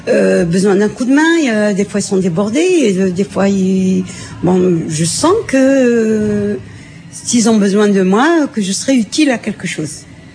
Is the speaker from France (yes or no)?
no; Algeria; born there; moved away as an adult; Je suis né en Algérie. Je venais en vacances, mais vers les années 61. Et puis, l'année 66, je suis venue vivre ici, parce que je m'étais mariée avec quelqu'un qui vivait ici, donc je suis restée.